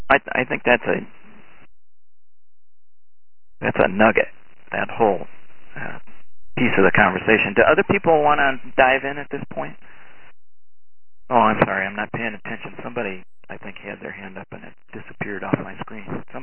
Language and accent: English; Ireland; And I'm trying to say this in a succinct way, and being Irish, that's really difficult